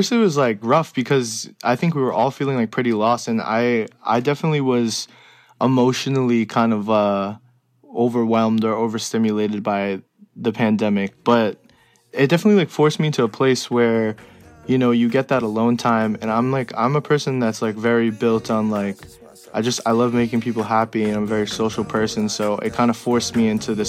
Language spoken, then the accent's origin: English; Long Island, New York, United States; now in Brooklyn, United States; I was raised in Long Island. I live in Brooklyn, New York now.